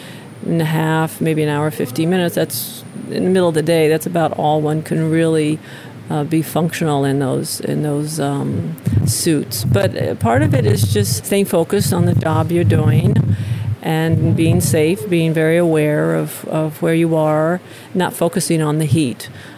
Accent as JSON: {"language": "English", "country": "Brazil", "tie": "born or raised there", "said": "I have a bit of advantage since I grew up in Brazil"}